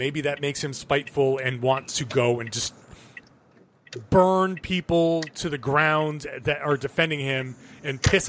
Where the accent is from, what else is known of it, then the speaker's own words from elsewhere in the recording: Rhode Island, United States; born there; My family settled in Rhode Island because my dad's brother happened to be here, and I was born in Rhode Island